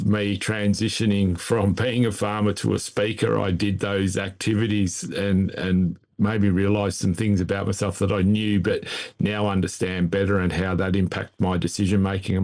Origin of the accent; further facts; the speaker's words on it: Victoria, Australia; I come from Victoria, I'm an AFL nut